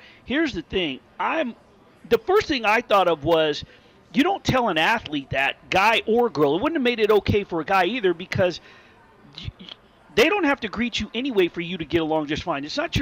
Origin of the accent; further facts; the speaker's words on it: New York, United States; born there; I'm picking against them, considering that I was born in New York. So I've always cheered for the Rangers.